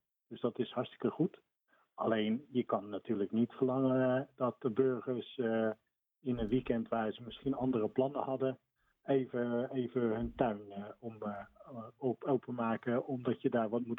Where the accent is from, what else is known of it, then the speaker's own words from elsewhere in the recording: Rotterdam, South Holland, Netherlands; now in Capelle aan den IJssel, Netherlands; ik ben geen echte Capelle, ik kom uit Rotterdam